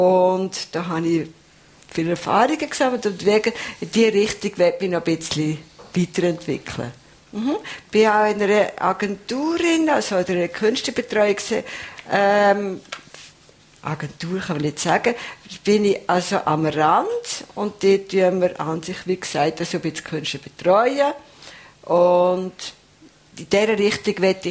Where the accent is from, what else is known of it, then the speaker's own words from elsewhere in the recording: Escholzmatt, Lucerne, Switzerland; Und dann habe ich einen Besuch in meiner Heimatgemeinde. Also nicht, wenn ich nicht gewohnt, also wenn ich herkomme. Ich habe einen Besuch in Eschlismatt, Escholzmatt ist das.